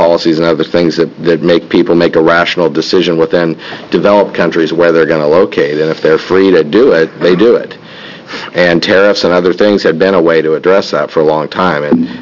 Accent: Coos Bay, Oregon, United States; Having said that, I grew up in Coos Bay

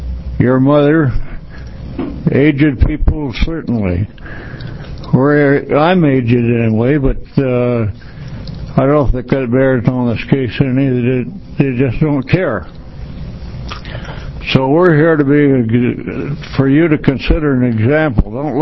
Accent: Oregon, United States; born there; We retired, come to Oregon, my home state. I was born in Tillamook County.

